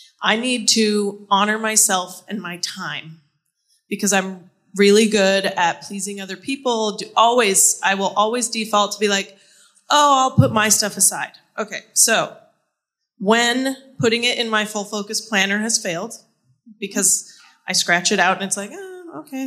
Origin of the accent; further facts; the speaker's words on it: Colorado, United States; from Colorado.